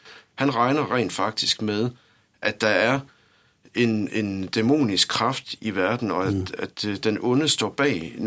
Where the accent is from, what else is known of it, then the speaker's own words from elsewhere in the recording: Skjern, Central Denmark Region, Denmark; Nu er jeg selv fra Skjern her